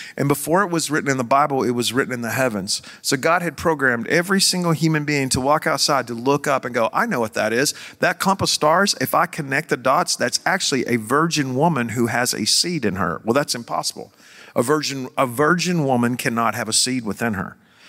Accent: Joshua, Texas, United States; Mystery of the Sphinx solved, and I'm from Joshua, Texas.

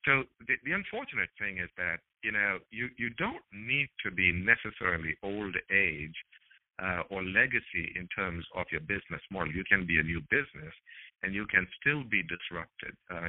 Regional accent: Cincinnati, Ohio, United States; we had a book signing event in my hometown in Cincinnati 2 days ago

